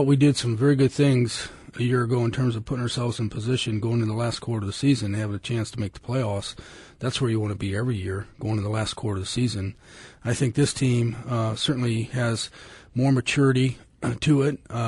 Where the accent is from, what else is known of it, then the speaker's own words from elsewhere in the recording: Ohio, United States; Well, maybe it's just because I'm from Ohio.